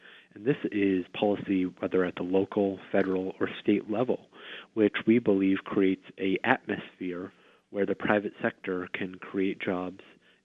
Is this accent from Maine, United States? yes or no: no; Peterborough, New Hampshire, United States; I was born and raised in Peterborough, New Hampshire, the southwestern part of the state. I grew up most of my life there. It's a small town in rural New Hampshire.